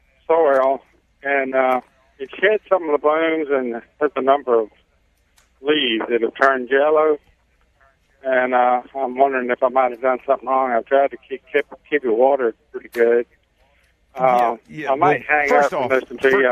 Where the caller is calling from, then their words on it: Spanish Fork, Utah, United States; I'm calling from Spanish Fork.